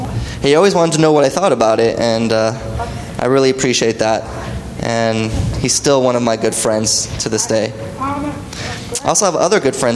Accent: New York, United States; born there; also born or lived in Los Angeles; now in Colorado, United States; I currently live in Colorado, but I was born in New York.

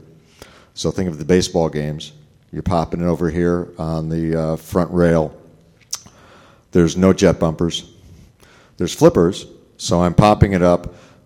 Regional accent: Midwest, United States; And in New York City, and I'm a Midwesterner, so you tend to look at people in the eye

